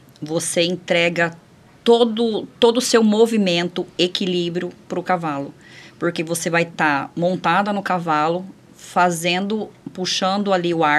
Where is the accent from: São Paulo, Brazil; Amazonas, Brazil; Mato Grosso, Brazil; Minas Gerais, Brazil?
Mato Grosso, Brazil; Mirassol d'Oeste; Eu nasci em Mirassol do Oeste e fui mudar... Eu morei na fazenda muitos anos. Na verdade, eu nasci na fazenda. Eu morava na zona rural e eu só fui para a cidade com 7 anos que eu fui morar com os meus avós para estudar.